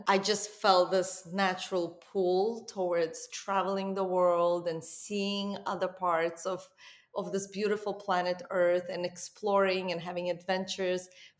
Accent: Baku, Azerbaijan; growing up in Baku, Azerbaijan, in a tiny little flat apartment.

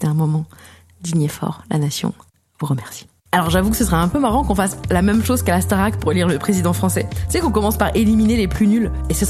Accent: France; je m'y connais en matière de président nul puisque je suis française.

